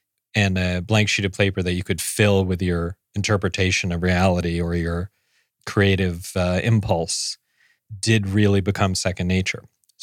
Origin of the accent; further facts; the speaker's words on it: New York, United States; I grew up on the Upper East Side went to private elementary school and then private high school.